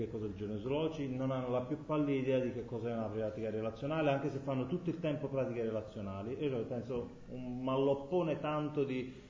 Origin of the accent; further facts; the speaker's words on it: Poland; Italian is a second language; e io sono polacco, cioè quindi non è un discorso interessante